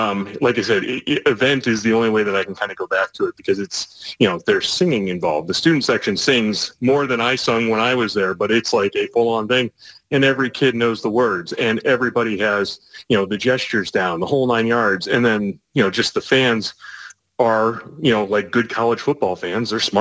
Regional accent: New York, United States; because, you know, I grew up in New York and then coming down here for college, I had roommates that were from Pittsburgh.

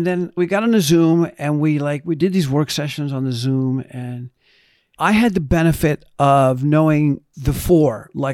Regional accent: Miami Beach, Florida, United States; also born or lived in Cuba; I grew up in Miami Beach, Florida. Yeah, I grew up in Miami Beach when nobody wanted to be there.

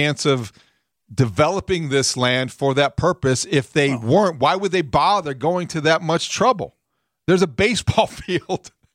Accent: Indiana, United States; I'm proudly from Indiana.

